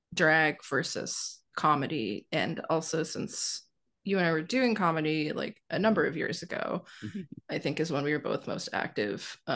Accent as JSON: {"language": "English", "region": "Ohio", "country": "United States", "tie": "born or raised there", "said": "as like a little queer kid growing up in Ohio, where it's like, wow, the Rocky Horror Picture Show, this is wild."}